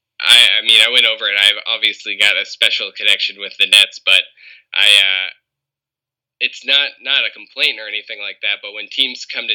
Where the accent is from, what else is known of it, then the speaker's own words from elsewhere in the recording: Portland, Maine, United States; so I went to college in Boston, but before that, I grew up in Portland, Maine.